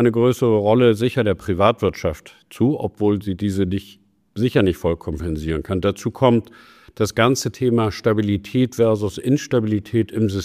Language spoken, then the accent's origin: German; Germany; born there; Ich bin in Deutschland geboren. Meine Mutter war Amerikanerin